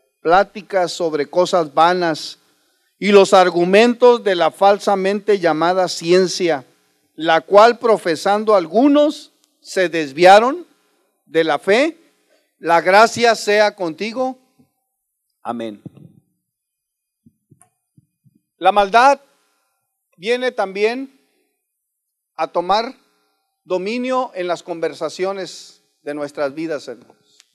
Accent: Mexico; Si alguien de nosotros tiene el espíritu de mamitis en el mundo, somos los mexicanos.

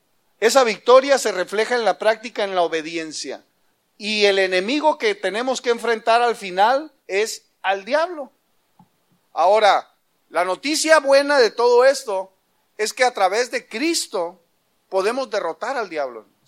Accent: Baja California, Mexico; Vete de donde yo soy, de la Baja California.

